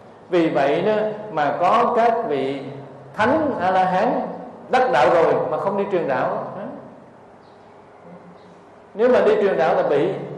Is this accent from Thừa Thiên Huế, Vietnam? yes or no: no; Cu Chi, Ho Chi Minh City, Vietnam; born or raised there